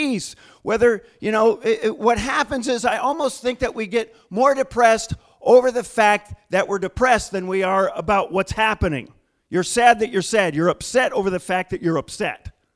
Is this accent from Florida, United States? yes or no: no; Battle Creek, Michigan, United States; now in New York, United States; See, where I grew up in Battle Creek, Michigan, first of all, I guess there were some taxis